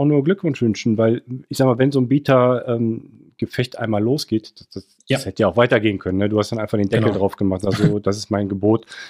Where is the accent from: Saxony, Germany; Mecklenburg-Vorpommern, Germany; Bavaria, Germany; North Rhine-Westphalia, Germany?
North Rhine-Westphalia, Germany; Cologne; Man sieht ich selbst als Kölner aus NRW